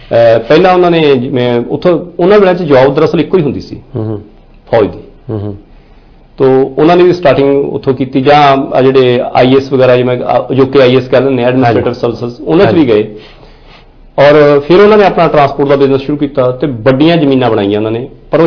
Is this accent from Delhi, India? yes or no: no; Sarabha, Punjab, India; also born or lived in Kalkha; ਦਰਅਸਲ ਮੇਰਾ ਜੱਦੀ ਪਿੰਡ ਕਾਲਖਾ ਜੀ ਪਰ ਮੇਰੀ ਜ਼ਿੰਦਗੀ ਦਾ 15 ਸਾਲ ਤੋਂ ਵੱਧ ਸਮਾਂ ਸਰਾਭੇ ਪਿੰਡ 'ਚ ਗੁਜ਼ਰਿਆ